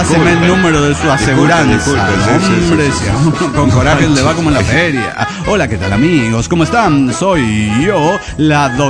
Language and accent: Spanish; Bucaramanga, Santander, Colombia; de Bucaramanga, Colombia.